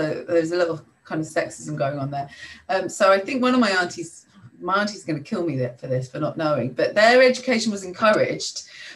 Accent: South East England, United Kingdom; I grew up in Buckinghamshire, which is in the southeast of England, which is kind of commuter countryside just outside of London, and then lived there my whole life.

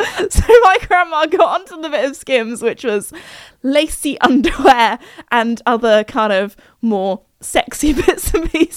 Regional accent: United Kingdom; And again, I am a British gal. I am not used to the heat

